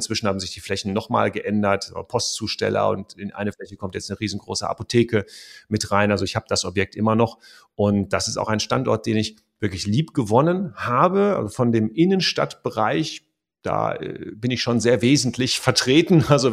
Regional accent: West Germany, Germany; wenn man so als Wessi in den Osten nach Brandenburg kam.

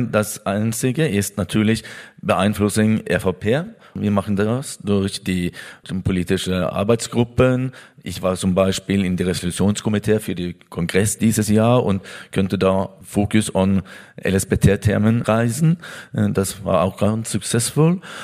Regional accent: Norway; German is a second language; ich bin Norweger.

